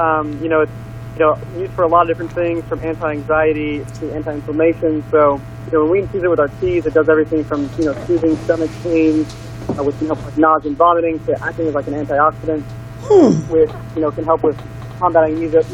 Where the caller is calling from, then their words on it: Portland, Oregon, United States; I'm actually calling from Portland, Oregon.